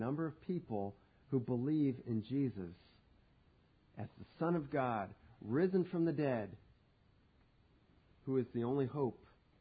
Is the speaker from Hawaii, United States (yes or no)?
no; Ohio, United States; I grew up outside Columbus, Ohio, rooting for Ohio State from the time I was a little boy